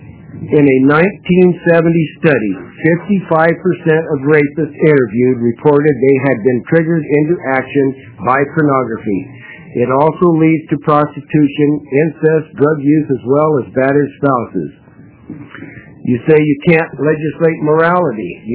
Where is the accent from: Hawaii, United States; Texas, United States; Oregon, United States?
Oregon, United States; I'm from Coos County. I'm a concerned citizen.